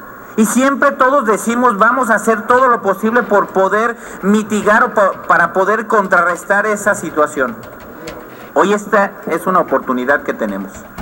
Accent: Mexico; Y nosotros como mexicanos, ¿qué estamos haciendo por nuestros agricultores?

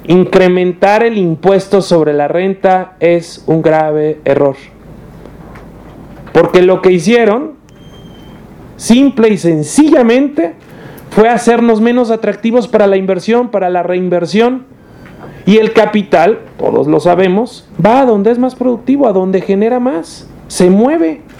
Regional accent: Michoacán, Mexico; Yo soy de Michoacán y soy productor de aguacate

